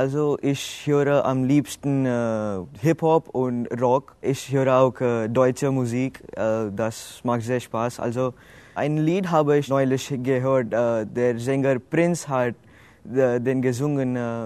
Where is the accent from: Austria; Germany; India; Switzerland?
India; German is a second language; ich stamme aus Indien und ich wohne in Noida. Die Satellit start von Neu-Delhi, die Hauptstadt Indiens. Und ich bin im Jahr 1993 am 4. Januar geboren.